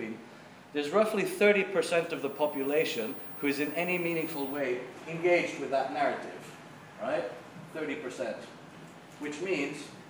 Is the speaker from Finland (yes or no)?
yes; Eastern Finland, Finland; I'm from Eastern Finland. Culturally, we are very aligned and in tune with the Russian people.